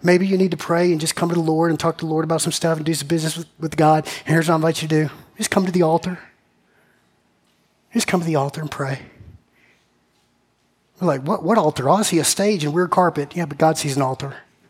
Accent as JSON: {"language": "English", "town": "Macon", "region": "Georgia", "country": "United States", "tie": "born or raised there", "said": "I'm having a flashback of 1997 youth group, a Baptist kid growing up in Macon, man."}